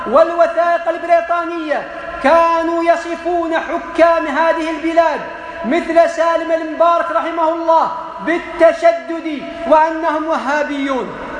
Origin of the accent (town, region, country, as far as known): Kuwait